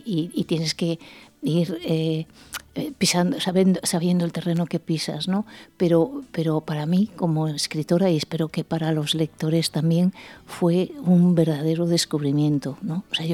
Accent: Galicia, Spain; now in Valencia, Spain; Yo soy gallega, pero llevo unos años muy vinculada a esta ciudad que me ha acogido siempre con los brazos abiertos

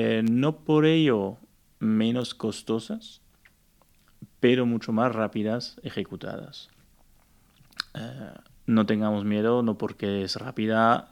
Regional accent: Belgium; now in Spain; Yo hace 25 años llegué a España, que soy de Bélgica.

